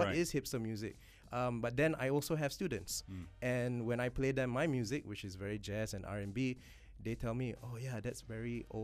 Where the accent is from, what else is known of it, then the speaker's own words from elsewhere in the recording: Malaysia; You know, I'm a Malaysian jazz musician that doesn't know anything about Malaysian music.